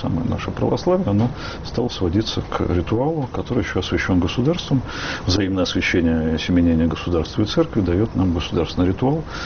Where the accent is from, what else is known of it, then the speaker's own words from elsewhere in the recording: Germany; Russian is a second language; Нет, я немец.